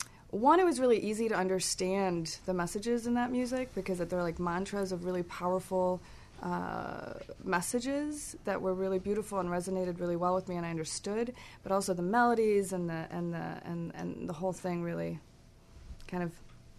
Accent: Poland; English is a second language; also born or lived in Paris, France; now in Chicago, United States; Poland, Paris to Chicago.

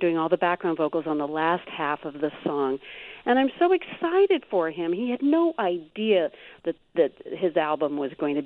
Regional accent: Chicago, Illinois, United States; I am. Chicago is my hometown.

